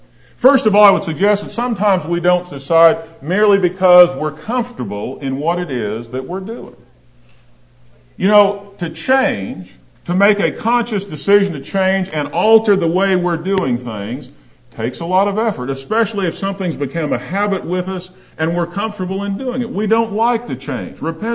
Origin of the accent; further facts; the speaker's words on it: Denver, Colorado, United States; I grew up in Denver, and I'm a Denver Bronco fan.